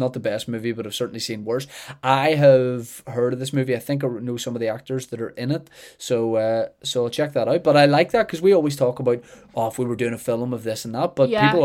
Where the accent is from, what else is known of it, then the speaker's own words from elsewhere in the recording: Ireland; Like, come on, like we're from Ireland.